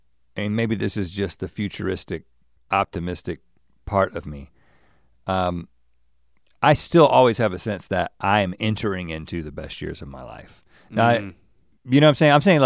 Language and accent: English; the South, United States; I'm saying that I'm from the South, and in many different ways, that mentality was around me.